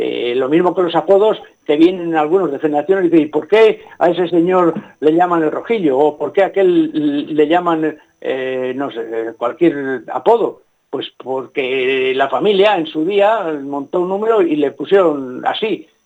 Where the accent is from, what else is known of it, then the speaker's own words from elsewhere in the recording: Villasandino, Castile and León, Spain; Date cuenta que mi pueblo, tiene 100 vecinos, tenía dos iglesias monumentales.